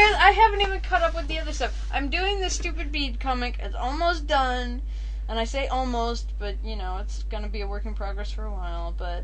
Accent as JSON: {"language": "English", "country": "United States", "said": "Yeah. I'm American. What sort of class do you think I have besides Mustangs"}